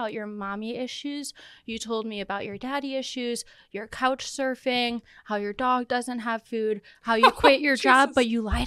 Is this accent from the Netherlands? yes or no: no; Midwest, United States; I'm from the Midwest, so I'm just, I don't mean to be like, I'm nice, but I'm nice.